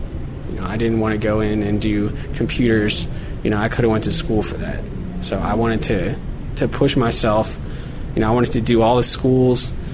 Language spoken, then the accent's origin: English; New Jersey, United States; I went to high school in New Jersey. I grew up there my whole life.